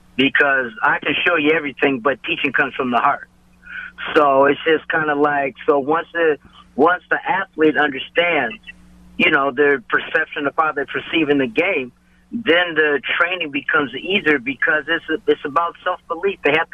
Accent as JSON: {"language": "English", "town": "Des Moines", "region": "Iowa", "country": "United States", "tie": "born or raised there", "said": "Well, I grew up in Des Moines, Iowa. Then I came to Minnesota, went to Washburn High School"}